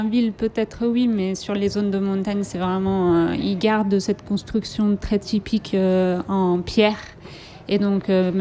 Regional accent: Valgrisenche, Aosta Valley, Italy; Moi, je suis née à Aoste. C'est la ville principale de la région. Mais je viens d'une petite vallée de montagne. Mon père est guide de montagne et je viens d'une toute petite vallée qui s'appelle Val Grisanche, mais c'est très petit, sauvage, c'est pas très bien connu.

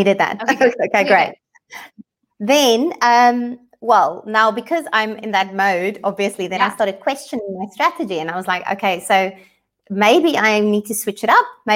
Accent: South Africa; But because I'm South African, I also target the African countries.

